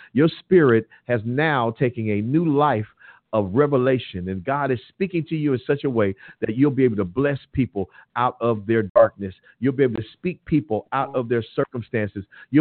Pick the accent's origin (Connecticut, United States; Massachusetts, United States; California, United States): California, United States; Compton; also born or lived in Lynwood / Los Angeles; I grew up in Compton, Linwood, LA. I've grown up around here.